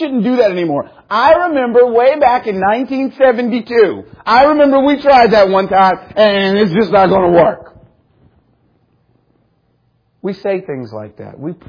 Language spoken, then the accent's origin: English; Indiana, United States; I say that because I'm from Indiana.